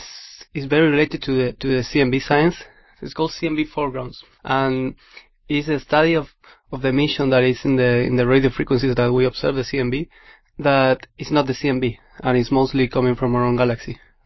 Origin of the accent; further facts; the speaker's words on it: Chile; moved away as an adult; I'm from Chile. I came here to do my PhD